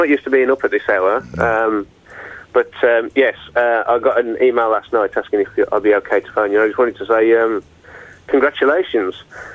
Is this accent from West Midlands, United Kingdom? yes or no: yes; Birmingham, West Midlands, United Kingdom; It was worse than that. I was from Birmingham.